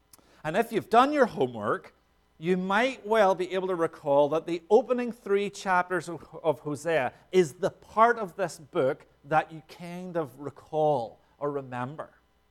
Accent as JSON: {"language": "English", "region": "Northern Ireland", "country": "United Kingdom", "said": "I'm from Northern Ireland. We don't do poetry back there."}